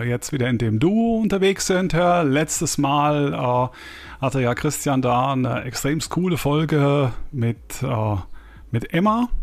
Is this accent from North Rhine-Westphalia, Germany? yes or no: no; Mainz, Rhineland-Palatinate, Germany; born there; Ich meine, ich stamme ja eigentlich ja von dort. Also gebürtigerweise bin ich ja auch dort in der Nähe geboren.